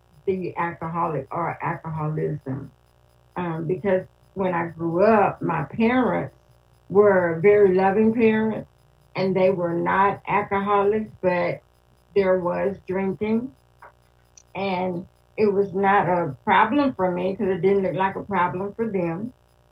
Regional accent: Tyler, Texas, United States; born there; now in Dallas, United States; So I want to say … I live in Dallas, Texas. I was born in Tyler, Texas, so I'm a Texas girl all my life.

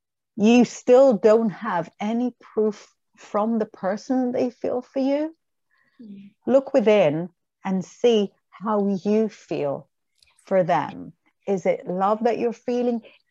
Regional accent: Israel; English is a second language; moved away as an adult; I was 25. I wasn't even in my own country. I wasn't even speaking my own language. I'm from Israel and I was living in London at the time.

